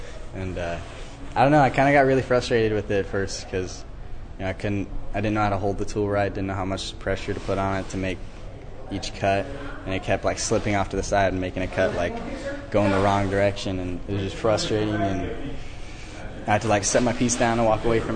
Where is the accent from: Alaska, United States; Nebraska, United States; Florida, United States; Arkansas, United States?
Alaska, United States; Sitka; also born or lived in Rock Springs, Wyoming; I was born in Rock Springs, Wyoming. Moved to Sitka, Alaska when I was in second grade.